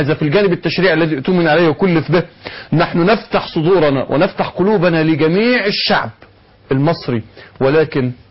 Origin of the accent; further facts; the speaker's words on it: Egypt; بيننا كمصريين